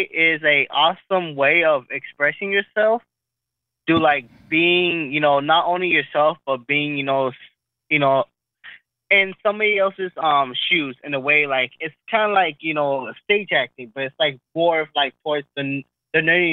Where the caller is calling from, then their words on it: San Diego, California, United States; I'm calling from San Diego, California.